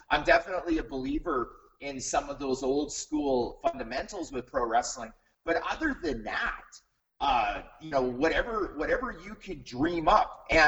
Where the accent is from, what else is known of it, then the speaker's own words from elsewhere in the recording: Western Canada, Canada; also born or lived in Saskatchewan, Canada / Alberta, Canada; I grew up in Western Canada. And it's Saskatchewan and Northern Alberta is where I grew up.